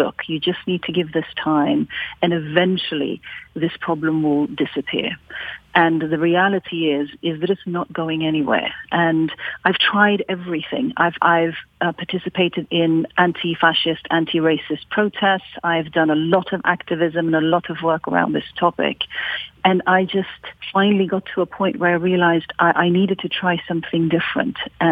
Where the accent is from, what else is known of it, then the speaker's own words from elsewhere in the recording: Norway; So I am the daughter of immigrants. But I myself was actually born and raised in Norway.